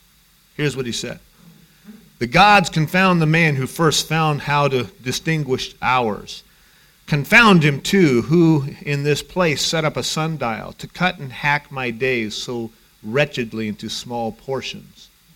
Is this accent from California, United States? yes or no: yes; Ukiah, California, United States; Growing up in Ukiah at noontime at the fire station, they always had the air raid siren go off every noontime.